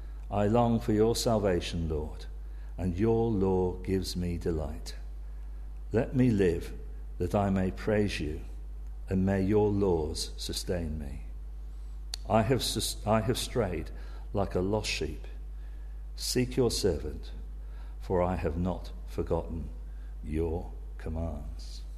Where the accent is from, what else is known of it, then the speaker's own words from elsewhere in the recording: England, United Kingdom; now in Wales, United Kingdom; I'm an Englishman.